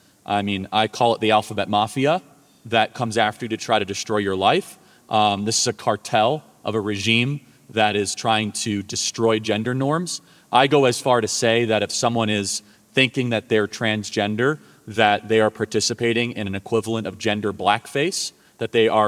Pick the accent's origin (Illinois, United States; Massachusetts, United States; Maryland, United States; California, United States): Illinois, United States; Chicago; So I grew up in Chicago, which is, you know, the fun thing about being from Illinois